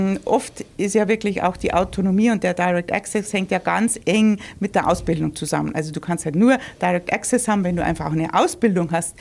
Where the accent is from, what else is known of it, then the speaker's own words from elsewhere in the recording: Landau, Bavaria, Germany; accent: Bavarian; Ursprünglich aus dem tiefsten Niederbayern. Also wenn man in München in die Isar springt und flussabwärts schwimmt, dann kommt man an Landau vorbei. Das ist da, wo ich ursprünglich herkomme.